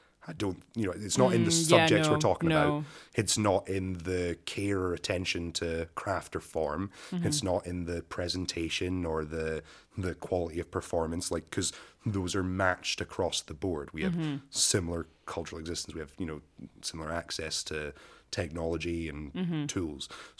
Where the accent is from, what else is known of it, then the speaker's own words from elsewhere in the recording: Glasgow, Scotland, United Kingdom; I'm historically from Glasgow. I probably come from a much worse, like, sort of like poverty demographic or whatever, class demographic than a lot of poets.